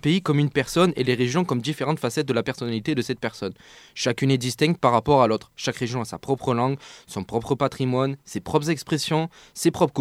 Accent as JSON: {"language": "French", "region": "Provence-Alpes-Côte d'Azur", "country": "France", "accent": "Provençal", "said": "il n'en reste plus des masses des anciens qui parlent notre langue. Notre accent, je ne l'entends quasiment plus. Beaucoup d'entre nous ont parisianisé notre accent."}